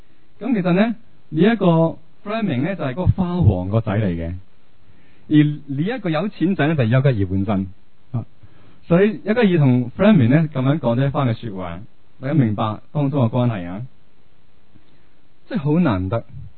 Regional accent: China; 今次我自己翻去内地，我谂翻啲事情，我睇住嗰个溪，即系我乡下有一条溪咧，

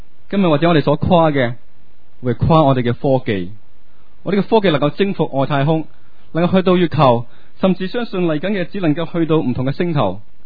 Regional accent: China; 或者近排我哋身为中国人咧，有冇睇

